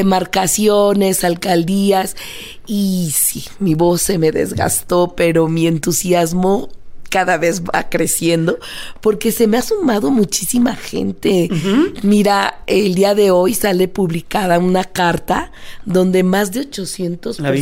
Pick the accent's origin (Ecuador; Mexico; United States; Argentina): Mexico; Mexico City; Yo soy chilanga, me encanta.